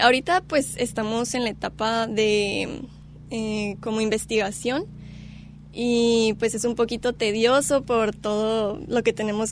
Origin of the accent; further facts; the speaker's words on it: Hermosillo, Sonora, Mexico; Soy de Hermosillo, Sonora.